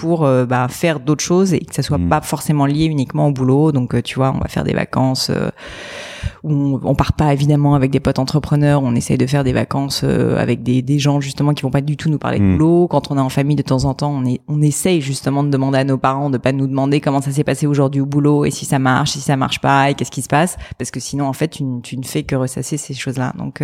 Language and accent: French; Paris, Île-de-France, France; born there; Alors, je suis née à Paris.